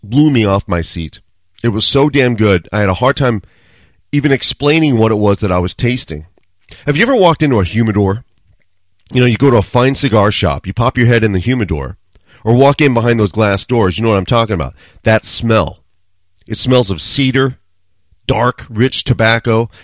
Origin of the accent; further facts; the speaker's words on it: United States; I'm American.